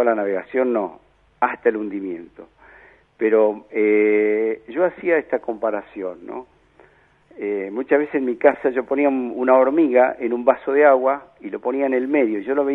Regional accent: Misiones, Argentina; No, mira, yo provengo de la provincia de Misiones, una familia muy humilde, donde somos 9 hermanos.

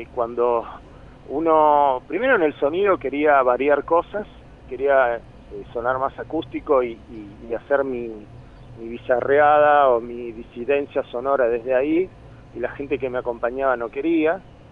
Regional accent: La Plata, Buenos Aires Province, Argentina; si bien canto en castellano, soy de La Plata, soy de Argentina

